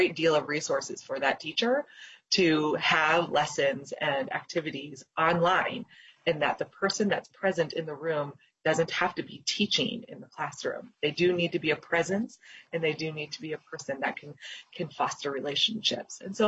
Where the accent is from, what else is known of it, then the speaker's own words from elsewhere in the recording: Austin, Minnesota, United States; I heard from both my hometown in Austin